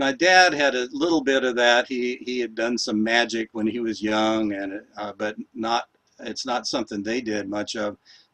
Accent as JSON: {"language": "English", "town": "Raleigh", "region": "North Carolina", "country": "United States", "tie": "born or raised there", "said": "No. I grew up in Raleigh, and growing up attended a blended church that included Quakers and Congregationalists and so on"}